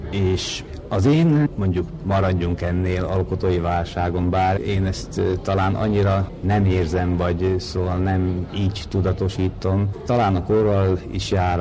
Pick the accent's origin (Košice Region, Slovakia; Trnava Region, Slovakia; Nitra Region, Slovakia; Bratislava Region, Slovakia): Trnava Region, Slovakia; Alvár; now in Dunajská Streda, Slovakia; a szülőfalum, Alvár önkormányzatának és a lakhelyem, Dunaszerdahelyi város önkormányzatának támogatásával jelent meg.